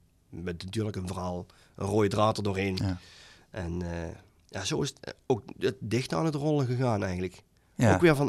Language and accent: Dutch; Wilbertoord, North Brabant, Netherlands; Ik ben ooit eens begonnen, toen ik 10 was, met de eerste jeugdprongzetting, bij ons in Wilberdoord.